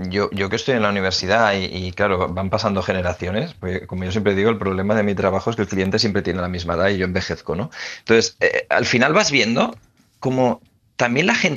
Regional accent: Barcelona, Catalonia, Spain; yo que soy de Barcelona, en Barcelona han controlado el alquiler y se nos ha ido de madre.

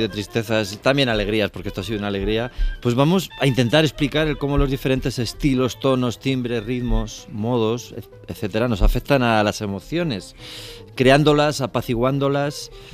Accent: Burgos, Castile and León, Spain; Yo no soy budista, soy de Burgos, soy burguista.

